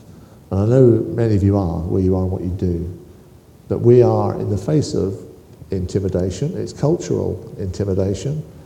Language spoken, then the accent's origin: English; United Kingdom; It's probably because I'm British. We're just awkward.